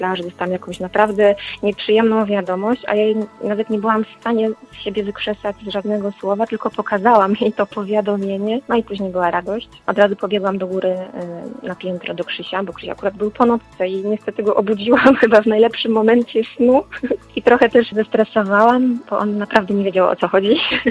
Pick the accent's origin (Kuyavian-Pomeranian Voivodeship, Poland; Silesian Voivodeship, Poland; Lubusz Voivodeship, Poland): Silesian Voivodeship, Poland; Rydułtowy; Ja pochodzę z małego miasteczka Rydułtowy. To jest miasteczko obok większego miasta Rydnika. Ale tak naprawdę ja mam korzenie właśnie opolskie, bo moja rodzina pochodzi spod Opola, od strony mojej babci.